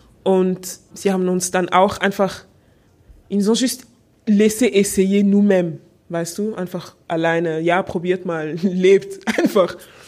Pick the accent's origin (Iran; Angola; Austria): Angola; now in Germany; ja, ich komme aus Angola.